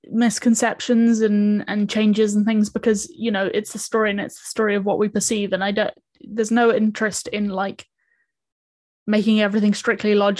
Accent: New Zealand; because I come from New Zealand

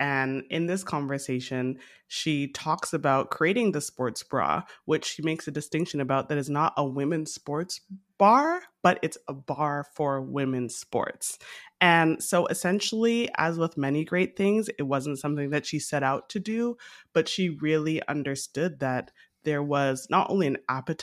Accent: Toronto, Ontario, Canada; I mean, I'm Canadian, as we know, in Toronto

